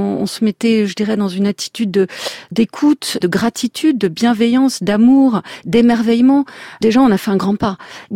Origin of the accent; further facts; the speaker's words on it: Paris, Île-de-France, France; born there; moi-même, je suis née à Paris de génération en génération depuis des lustres.